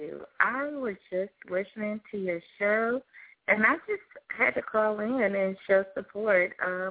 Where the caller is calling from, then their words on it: New York, United States; I'm calling from New York.